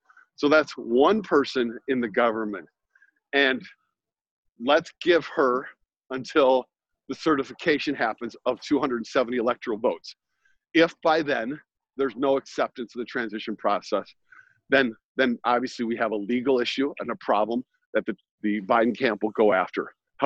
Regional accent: Detroit, Michigan, United States; So I grew up outside of Detroit, and a suburb of Detroit, and huge Detroit sports teams fan.

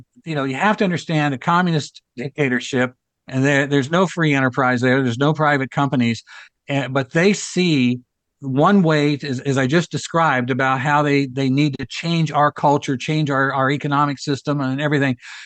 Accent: Pataskala, Ohio, United States; And back in my home state of Ohio, a little town called Pataskala, only has about 18,000 people that live there.

